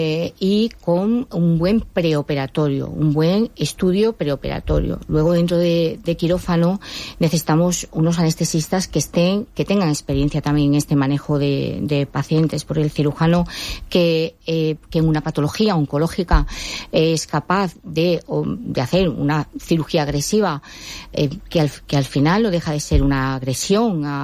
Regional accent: Andalusia, Spain; Yo soy andaluza, pero fui a Barcelona, al Clínico Provincial, a formarme en cirugía hepática y trasplante. Y luego recabé en esta comunidad

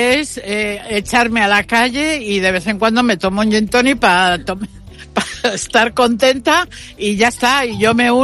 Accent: Madrid, Community of Madrid, Spain; Yo soy madrileña y no estoy acostumbrada al ruido de los petardos

